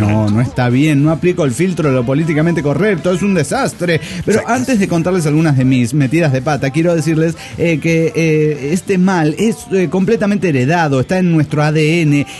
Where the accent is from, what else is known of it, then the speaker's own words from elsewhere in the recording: Chihuahua, Mexico; le dije que era chihuahueño de corazón